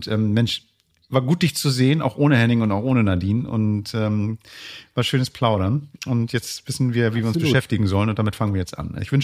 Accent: Northern Germany, Germany; das ist jetzt für uns für als Norddeutsche natürlich toll

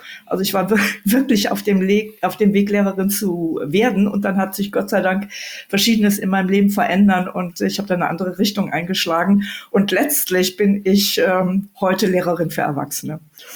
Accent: Mönchengladbach, North Rhine-Westphalia, Germany; Ich komme ja aus Mönchengladbach, Reit.

